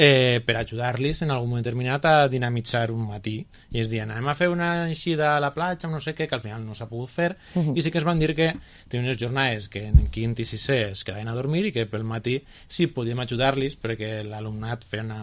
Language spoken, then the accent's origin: Catalan; Borriana, Valencian Community, Spain; jo soc de Borriana